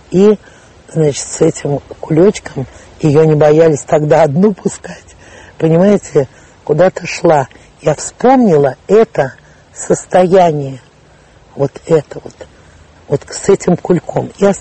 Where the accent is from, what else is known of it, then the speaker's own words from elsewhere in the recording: Moscow, Russia; Я говорю, нет. Я из Москвы.